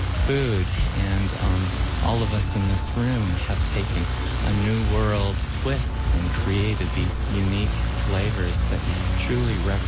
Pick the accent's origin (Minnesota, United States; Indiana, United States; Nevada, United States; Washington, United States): Washington, United States; Olympia; moved away as an adult; Originally from Olympia, Washington. And I was recruited here by Harry and David in the year 2000.